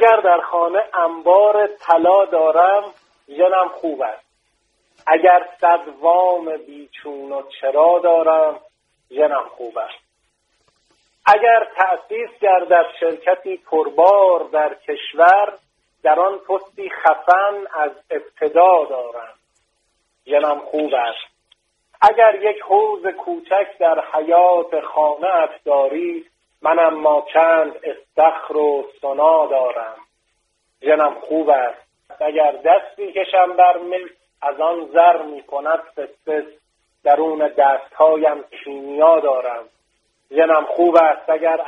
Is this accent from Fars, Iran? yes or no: yes; Shiraz, Fars, Iran; also born or lived in Iraq; now in Qom, Iran; شیراز بزرگ شدم.